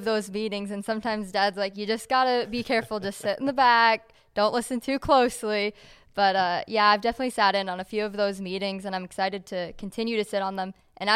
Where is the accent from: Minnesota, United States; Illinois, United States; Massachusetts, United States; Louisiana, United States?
Minnesota, United States; So if I don't end up back in my home state of Minnesota